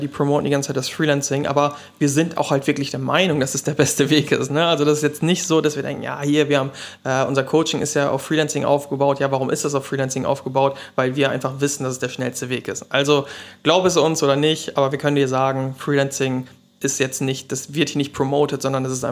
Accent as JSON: {"language": "German", "region": "Lower Saxony", "country": "Germany", "said": "ich komme aus Ostfriesland, also ganz oben links in Deutschland."}